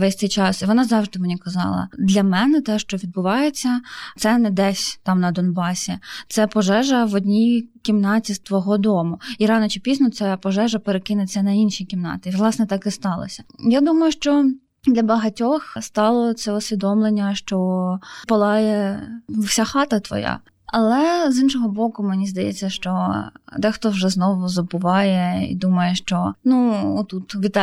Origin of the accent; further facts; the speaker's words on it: Mariupol, Donetsk Oblast, Ukraine; я сама з Маріуполя